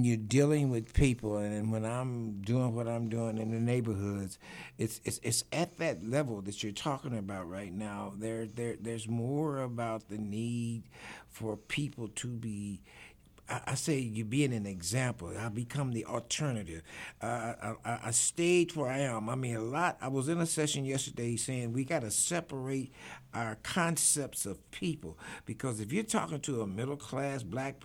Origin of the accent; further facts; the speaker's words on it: Argentina; I grew up in Argentina in a Baptist faith, but I had a world-class minister that raised us on the same philosophy you're speaking of right now.